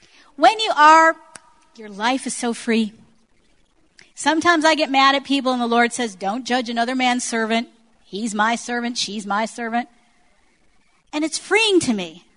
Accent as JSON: {"language": "English", "town": "Detroit", "region": "Michigan", "country": "United States", "tie": "born or raised there", "said": "And people like me, growing up in Detroit, knew how to fight."}